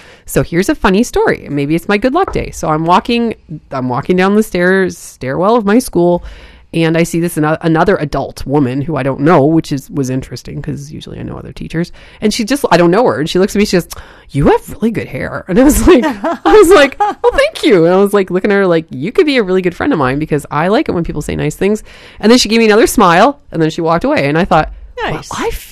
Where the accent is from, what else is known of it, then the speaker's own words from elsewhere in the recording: Windsor, Ontario, Canada; I'm from Windsor